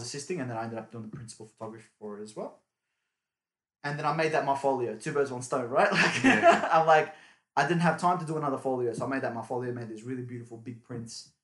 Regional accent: Australia; born there; I'm here, I'm Turkish, I'm Muslim, you know, but I was born here in Australia.

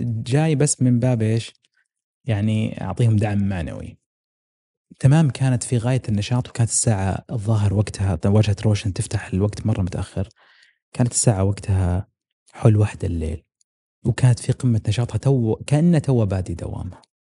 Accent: Saudi Arabia; هي أعلى بائعة عندنا في السعودية كلها

